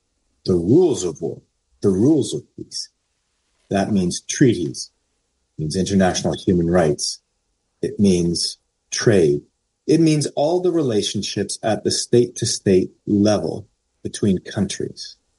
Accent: Canada; I'm Canadian.

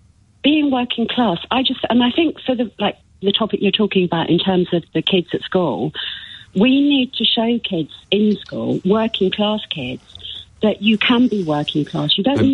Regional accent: London, United Kingdom; From London.

